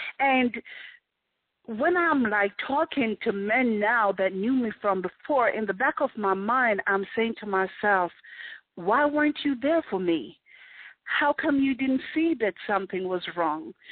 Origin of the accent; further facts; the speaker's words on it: New York, United States; I love to wear boots because I'm a New Yorker. I've lived in New Yorker. I'm New York for many years.